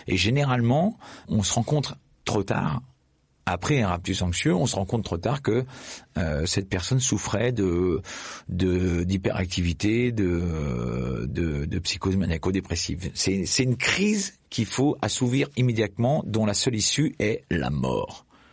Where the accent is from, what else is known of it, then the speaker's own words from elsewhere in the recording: Clermont-Ferrand, Auvergne-Rhône-Alpes, France; born there; je suis né à Clermont-Ferrand, je suis descendant de la famille des pneus.